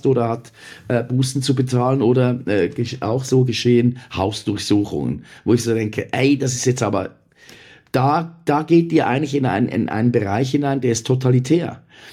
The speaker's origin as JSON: {"language": "German", "region": "Zug", "country": "Switzerland", "said": "also ich komme aus dem Kanton Zug."}